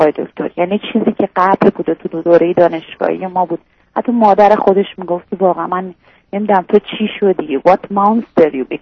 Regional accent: Iran; moved away as an adult; الان هم البته از ایران اومدیم بیرون، الان ایران نیستیم

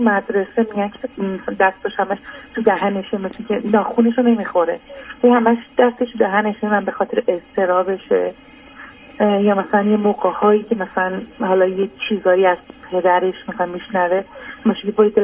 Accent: Iran; moved away as an adult; now in Sweden; موقعی که 2 سال نیمش بود ما از ایران اومدیم، یعنی من با دخترم، از شوهرم جدا شدم. بعد دوباره 4 سالش بود برگشتیم ایران، تا تقریبا 6 سالش بود دوباره برگشتم سوئد.

